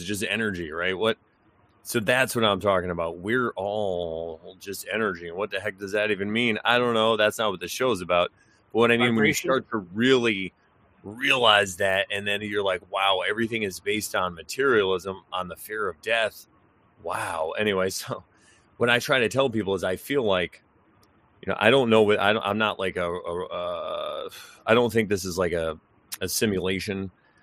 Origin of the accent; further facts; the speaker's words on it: Connecticut, United States; it's like I grew up in Connecticut, and I don't know if it's because we were close to New York City, but not exactly New York or what, just this proximity.